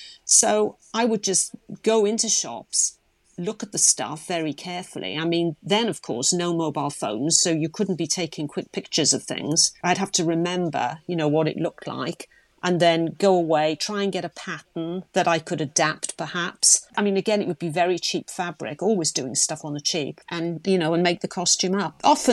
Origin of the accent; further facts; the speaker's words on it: Wales, United Kingdom; Growing up in Wales